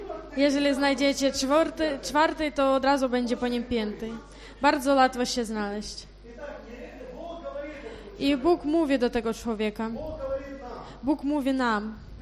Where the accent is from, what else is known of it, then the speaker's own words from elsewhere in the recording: Kraków, Lesser Poland, Poland; jestem z Krakowa